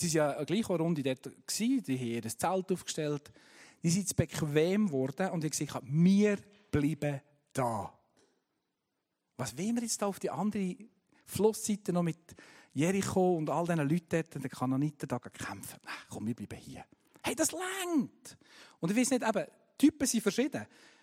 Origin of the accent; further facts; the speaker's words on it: Frutigen, Bern, Switzerland; Wo ich herkomme, Frutigen, das ist ein christliches Dorf. Potzblitz, das zweitchristlichste Dorf in der Schweiz, immer noch. 50% meiner Schulkollegen sind in die Kirche gegangen, Freikirche.